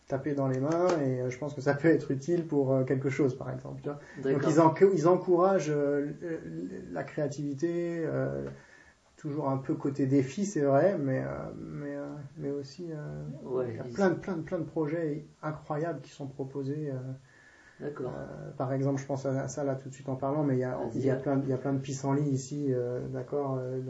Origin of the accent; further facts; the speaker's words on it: France; je suis français, mais je représentais la Belgique, puisque j'avais fait mon doctorat en Belgique.